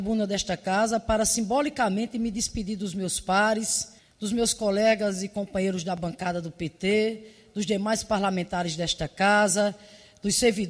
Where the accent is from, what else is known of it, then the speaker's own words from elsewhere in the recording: Rio Grande do Norte, Brazil; lá no Nordeste, lá no meu estado, com a expansão extraordinária da Universidade Federal do Rio Grande do Norte